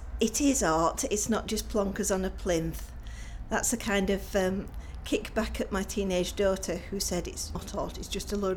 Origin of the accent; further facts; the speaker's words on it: Sheffield, Yorkshire and the Humber, United Kingdom; I'm 52 years old and I'm from Sheffield.